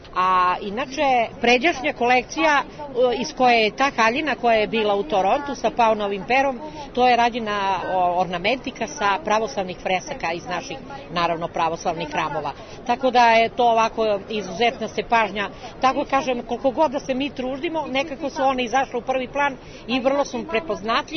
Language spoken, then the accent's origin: Serbian; Knjaževac, Southern and Eastern Serbia, Serbia; tako da mi imamo jako mnogo proizvode od višenja i kod nas u Knjaževcu